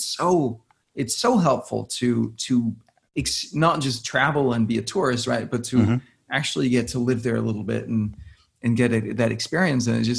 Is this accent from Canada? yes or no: no; Denmark; English is a second language; moved away as an adult; now in New York, United States; I grew up in Denmark.